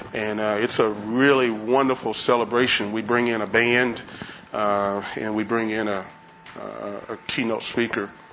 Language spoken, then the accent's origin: English; Dallas, Texas, United States; As I tell people, I'm originally from Dallas.